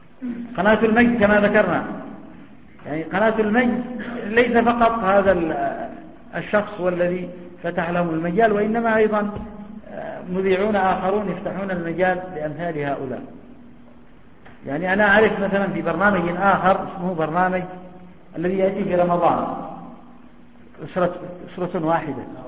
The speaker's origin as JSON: {"language": "Arabic", "country": "Yemen", "said": "تدريب خطباء المساجد عندنا في اليمن"}